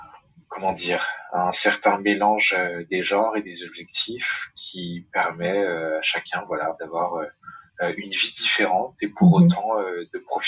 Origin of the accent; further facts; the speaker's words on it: Île-de-France, France; je suis né dans une famille 100% malgache, donc mes deux parents sont malgaches. Je suis né, j'ai grandi dans le Val d'Oise, donc en banlieue parisienne